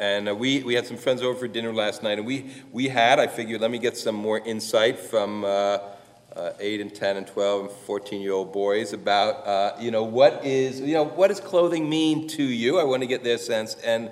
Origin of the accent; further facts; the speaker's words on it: East Coast, United States; And I certainly remember growing up on the East Coast, right?